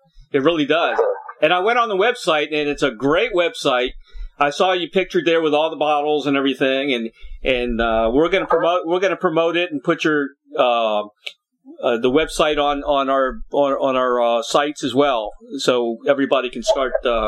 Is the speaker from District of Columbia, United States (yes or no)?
yes; Washington, District of Columbia, United States; I'm originally from Washington, D.C., and we had retail electronics stores